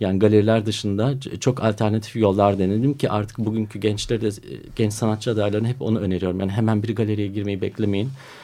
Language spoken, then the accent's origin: Turkish; Germany; Almanya'da doğdum, büyüdüm. Üniversiteyi burada okudum.